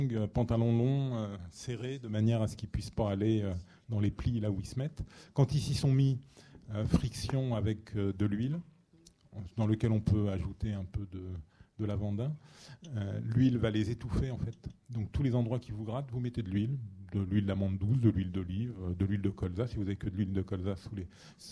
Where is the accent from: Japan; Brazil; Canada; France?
France; Île-de-France; Moi, quand j'étais gamin en Seine-et-Marne